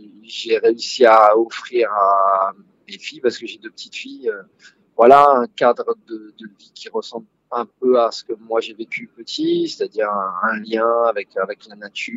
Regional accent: Burundi; also born or lived in France; moi j'ai grandi au Burundi, ensuite j'ai vécu une grande partie de ma vie en France

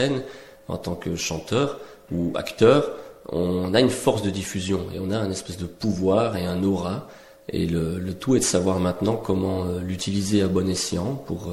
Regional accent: Belgium; Moi, je suis belge, oui.

